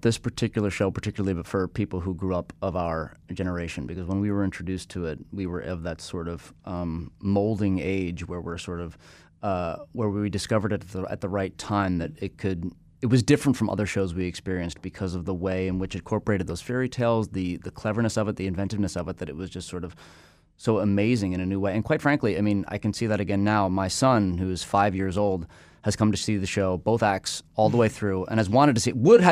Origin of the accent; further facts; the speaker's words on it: Ellicott City, Maryland, United States; I grew up in Ellicott City, Maryland. Go Orioles.